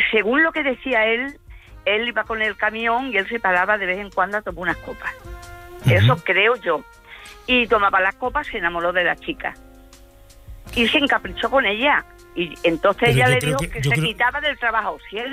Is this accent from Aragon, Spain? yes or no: no; Cáceres, Extremadura, Spain; Soy de Cáceres.